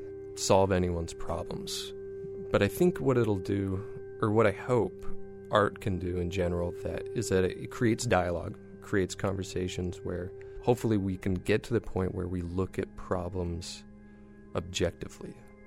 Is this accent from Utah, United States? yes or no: yes; Salt Lake City, Utah, United States; It draws a lot from the natural environment, which is, I come from Salt Lake City, Utah, where we have an abundance of spectacular landscape and whatnot. So I kind of come from that locale where it has greatly informed me and my practice and whatnot.